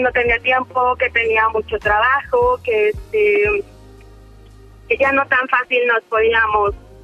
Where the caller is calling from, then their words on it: State of Mexico, Mexico; El Estado de México.